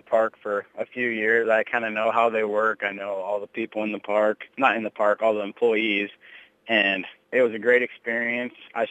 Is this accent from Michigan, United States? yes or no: no; Wellman, Iowa, United States; I'm from Wellman, Iowa. I went to Mid Prairie High School.